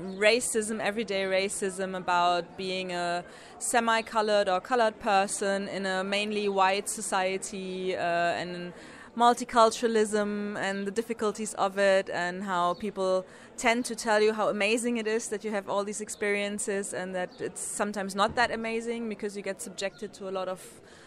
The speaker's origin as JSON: {"language": "English", "region": "Hamburg", "country": "Germany", "tie": "born or raised there", "second_language": "English", "said": "I come from Hamburg in Germany."}